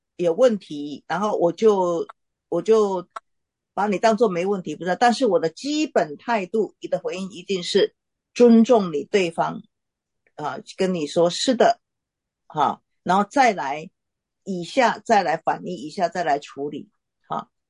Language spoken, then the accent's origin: Chinese; China; 我们中国人比较没有再这样回答了哈